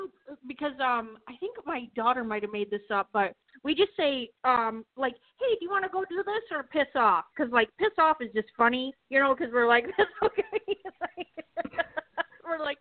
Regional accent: Michigan, United States; And then they're like, "Are you from Minnesota? You have like, where are you from?" I'm like, "I'm from Michigan."

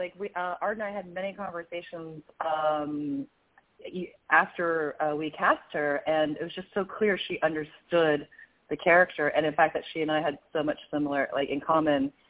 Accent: New York, United States; Simon, I'm from New York. I lived in New York for 13 years. I miss it so much.

